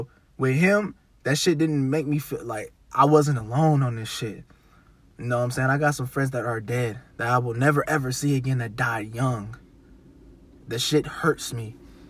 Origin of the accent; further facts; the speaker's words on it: Cleveland, Ohio, United States; I'm from Cleveland, man.